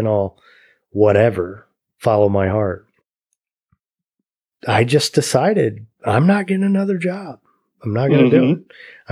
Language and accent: English; Midwest, United States; growing up in the Midwest where the work ethic is what it is, it took me a long time to kind of tease that stuff out